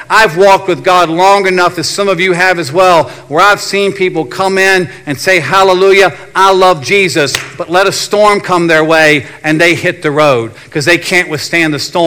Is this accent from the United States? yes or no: yes; Virginia, United States; now in Maryland, United States; We're here on the East Coast, here in Maryland. I grew up in Virginia.